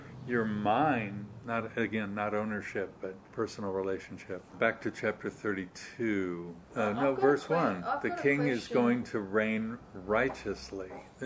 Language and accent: English; United States; I'm almost embarrassed to say I'm an American when I listen to these future leaders of government